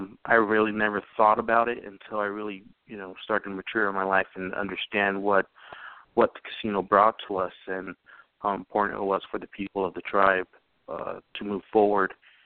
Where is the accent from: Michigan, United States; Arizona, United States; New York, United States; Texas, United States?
Arizona, United States; Sierra Vista; also born or lived in Tucson / Phoenix / Sedona; I was born in Sierra Vista, lived in Tucson, Phoenix, and then the upper northern part of Arizona, which is the Rideau Valley, Sedona area.